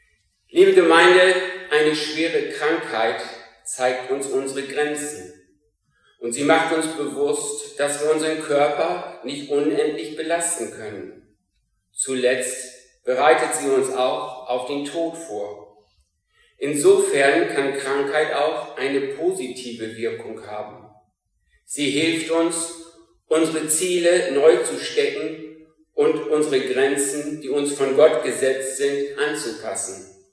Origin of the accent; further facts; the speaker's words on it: Filsum, Lower Saxony, Germany; born there; now in Hesel, Germany; ich wohne seit ein paar Monaten hier in Hesel. Gebürtig bin ich aus Filsum.